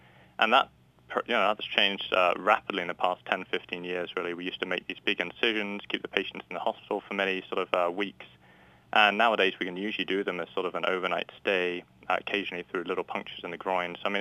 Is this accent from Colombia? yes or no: no; United Kingdom; moved away as an adult; now in United States; I grew up in the United Kingdom, and about 12, 15 years ago, had the opportunity to come over and work at Johns Hopkins for sort of a training program.